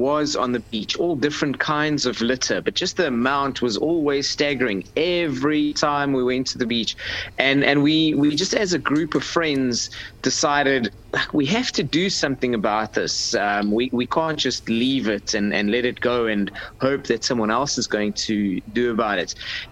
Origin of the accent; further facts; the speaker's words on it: Free State, South Africa; now in Cape Town, South Africa; I grew up in the Free State of all places and moved to Cape Town about 20 years ago